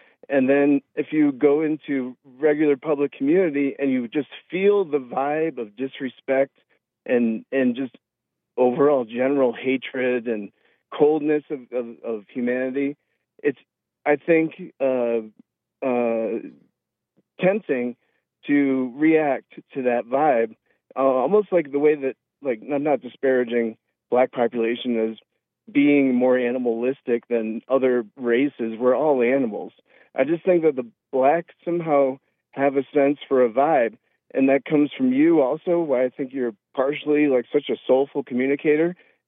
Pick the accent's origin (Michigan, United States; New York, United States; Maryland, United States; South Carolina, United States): Michigan, United States; Detroit; You know, I grew up in Detroit.